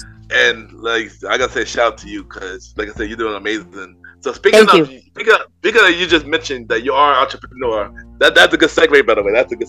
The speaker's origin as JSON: {"language": "English", "region": "New York", "country": "United States", "said": "Well, you know, for me, I'm from New York, but yeah."}